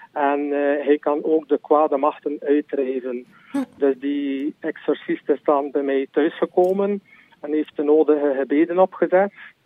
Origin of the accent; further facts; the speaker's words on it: Kortrijk, Flemish Region, Belgium; born there; now in Roeselare, Belgium; Nee, Kortrijk. Kortrijk is mijn geboorteplaats, ja.